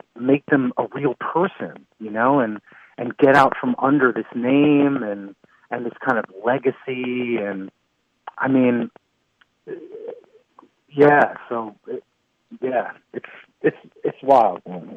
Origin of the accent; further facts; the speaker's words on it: New Jersey, United States; Me, I grew up, I was born here in the city, and then I grew up in Jersey. You know, I had like a suburban upbringing.